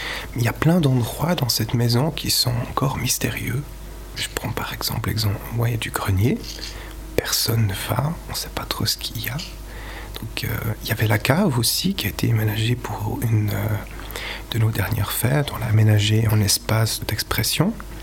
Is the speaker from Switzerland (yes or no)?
yes; Switzerland; j'ai 27 ans, je suis suisse, marié